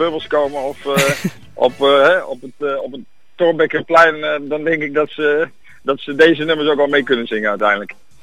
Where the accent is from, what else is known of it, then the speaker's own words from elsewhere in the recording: Breda, North Brabant, Netherlands; Als Brabanders in Amsterdam... Nou ja, en wij heten dan Kielengat in Breda.